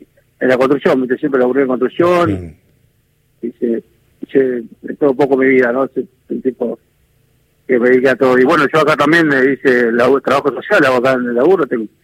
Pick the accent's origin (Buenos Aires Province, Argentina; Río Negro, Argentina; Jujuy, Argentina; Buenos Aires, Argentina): Jujuy, Argentina; paisano mío, pues soy jujeño, él es jujeño también.